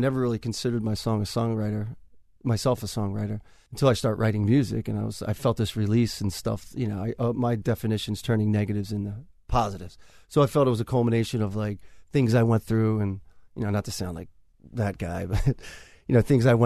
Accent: Philadelphia, Pennsylvania, United States; I mean, you know, I love Philly. Philly's my hometown.

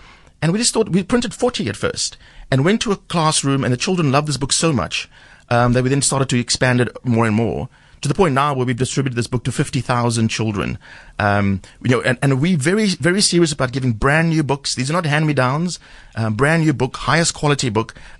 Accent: Mitchell's Plain, Western Cape, South Africa; even though I grew up in Mitchell's Plain under very similar circumstances, there were always books in our home.

